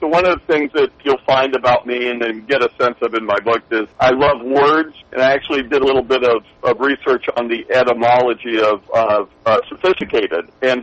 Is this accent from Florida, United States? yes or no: yes; Miami, Florida, United States; I grew up in Miami.